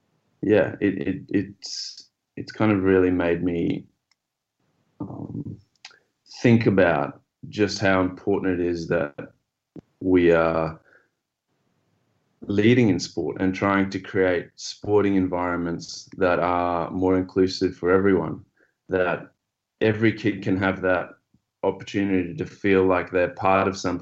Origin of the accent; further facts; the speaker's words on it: Zimbabwe; now in Australia; I guess looking back now, I was incredibly privileged, relatively. You know, we farmed.